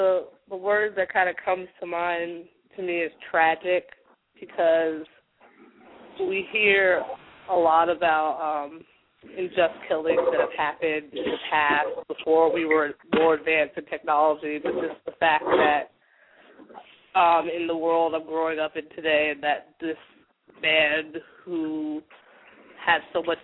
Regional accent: United States; Yes, I'm African American.

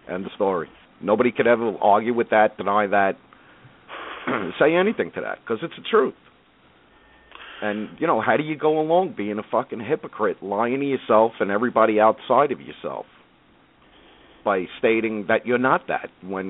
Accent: Brooklyn, New York, United States; I'm from Brooklyn.

